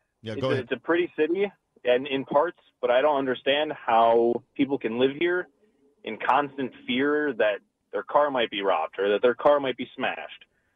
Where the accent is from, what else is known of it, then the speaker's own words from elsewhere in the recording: Detroit, Michigan, United States; So we're from the Detroit area, so we're not we understand that crime happens, but even in Detroit, you can park downtown safely.